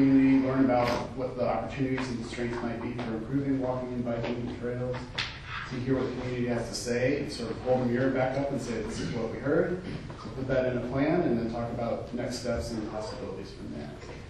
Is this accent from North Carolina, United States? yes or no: yes; Durham, North Carolina, United States; with Alpha Planning and Design. I'm from Durham, North Carolina